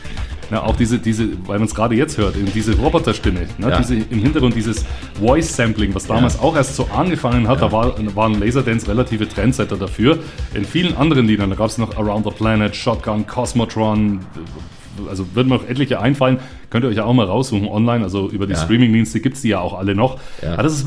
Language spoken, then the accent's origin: German; Hof, Bavaria, Germany; Also ich bin ja aus Hof, wie ja jeder weiß, ist ja kein Geheimnis.